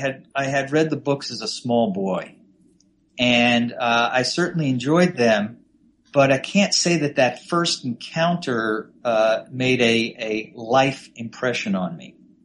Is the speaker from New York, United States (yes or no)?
yes; Ossining, New York, United States; I was born in Manhattan. I was born at Cedars-Sinai Hospital, but I mostly grew up in a town called Ossining, which is about on the Hudson River.